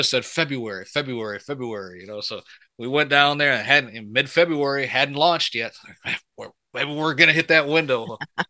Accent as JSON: {"language": "English", "region": "Michigan", "country": "United States", "also_born_or_lived": "Texas", "moved": "as an adult", "lives_now": "Baltimore, United States", "said": "I was originally from Michigan, but joined the military straight out of high school, and we traveled all over, ended up down in Texas, and we lived there for 10 years."}